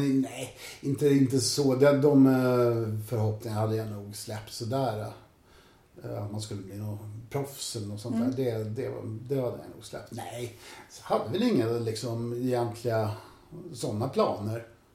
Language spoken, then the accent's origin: Swedish; Krusboda, Stockholm County, Sweden; Jag menar, jag växte upp i Krusboda är ju bara en sån sak, där det bara var ungar.